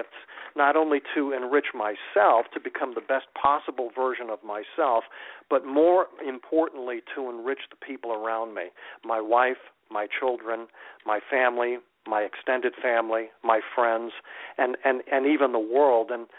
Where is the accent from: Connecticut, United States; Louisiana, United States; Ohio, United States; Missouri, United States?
Connecticut, United States; It also reminds me of … from my home state of Connecticut